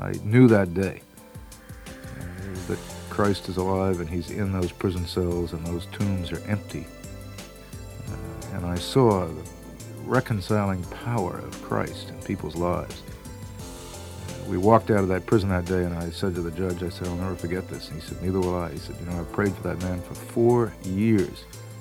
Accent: United States; I really had had just a smattering of religious exposure as a kid growing up, like most kids growing up in America today, and really didn't know what it was all about.

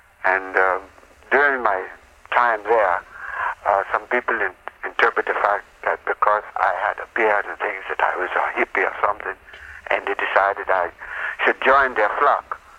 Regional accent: Ethiopia; Ethiopia.

